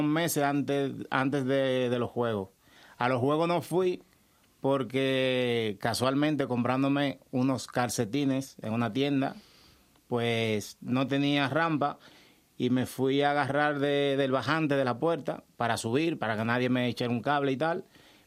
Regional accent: Dominican Republic; now in Spain; Yo soy dominicano, pero tengo doble nacionalidad.

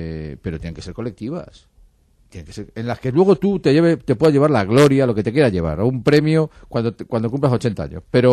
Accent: Madrid, Community of Madrid, Spain; born there; soy nacido en Malasaña, Chamberí, perdón, Malasaña, distrito centro, Chamberí es donde viví durante muchos años, es otro distrito distinto al distrito centro, nacido en Malasaña

